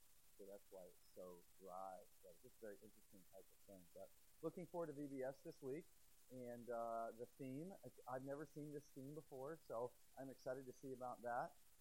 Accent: Midwest, United States; But I grew up in the Midwest, but the Northeast is different to me.

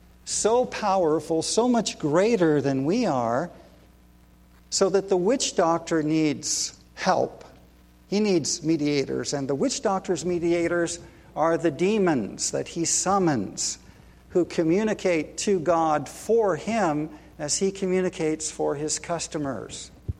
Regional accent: California, United States; We're from California. Cappy and I know a little bit about earthquakes

